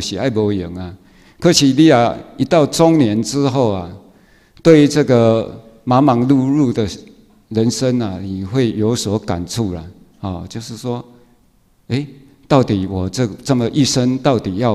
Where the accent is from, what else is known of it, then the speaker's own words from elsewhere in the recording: Tainan, Taiwan; moved away as an adult; 我的故乡是台南，我回去台南，我已经20岁离开台南，然后这个已经30几年没有回去